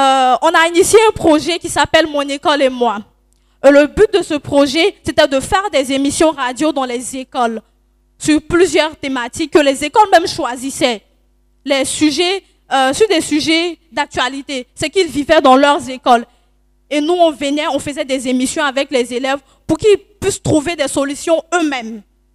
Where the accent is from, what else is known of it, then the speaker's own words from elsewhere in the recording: San-Pédro, Côte d’Ivoire; vu que je viens de San Pedro